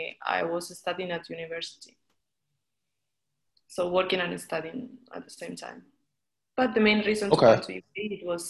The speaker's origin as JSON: {"language": "English", "country": "Spain", "moved": "as an adult", "lives_now": "UAE", "said": "I'm from Spain. I'm 25 years old, living in UAE"}